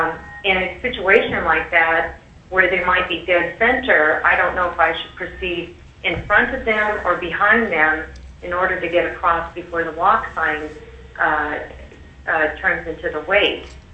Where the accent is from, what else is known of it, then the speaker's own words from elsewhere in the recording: Anchorage, Alaska, United States; I'm from Anchorage, Alaska, and I'm representing myself.